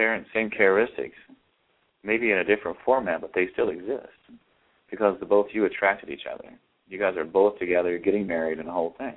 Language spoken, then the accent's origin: English; Ohio, United States; I used to live in Ohio. That's where I'm from. I'm originally from Ohio.